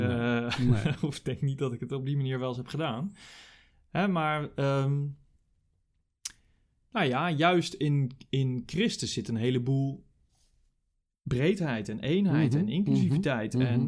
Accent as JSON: {"language": "Dutch", "country": "Netherlands", "said": "ik denk altijd van ja, ik ben een Nederlander, om te proberen meer los te komen van je eigen aardse wortels."}